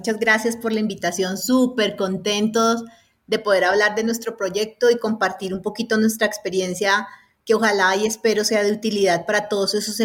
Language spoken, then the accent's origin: Spanish; Cali, Valle del Cauca, Colombia; now in Bogotá, Colombia; Yo soy caleña, pero llevo más de 21 años viviendo en Bogotá.